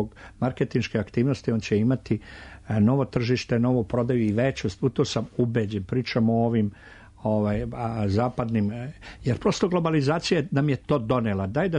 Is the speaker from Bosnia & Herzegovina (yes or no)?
yes; Višegrad, Republika Srpska, Bosnia & Herzegovina; Ali, ako ja uzmem prosim rodom iz Višegrada, moj Višegrad